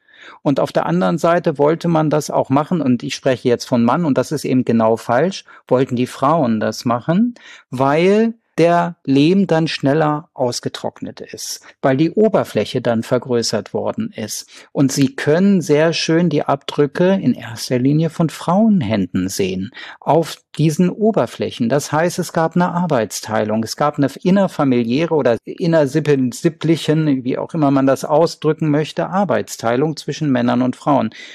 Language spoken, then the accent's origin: German; Northern Germany, Germany; wie hier im norddeutschen Raum, wo ich herkomme